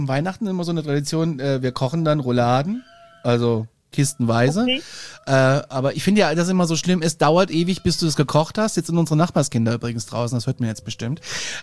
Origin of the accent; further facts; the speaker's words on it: Kassel, Hesse, Germany; Wir sind ja aus Kassel, der Stadt des gehacktes Brötchen quasi.